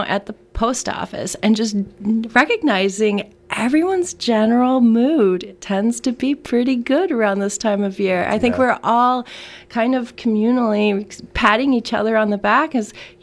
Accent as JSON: {"language": "English", "region": "Florida", "country": "United States", "tie": "born or raised there", "said": "I grew up in North Central Florida, and while we did have changes in seasons, they clearly are nowhere near as dramatic as they are up here."}